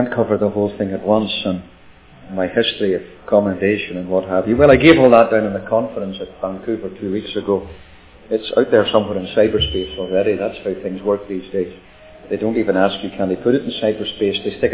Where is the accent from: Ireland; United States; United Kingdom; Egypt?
Ireland; Well, I'm kind of Scottish, but I grew up in Ireland.